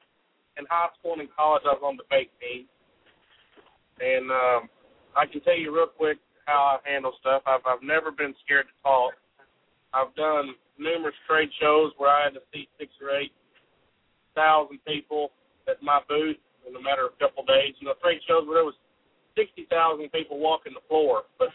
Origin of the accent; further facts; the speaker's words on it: Plainview, Texas, United States; I'm from Plainview, Texas.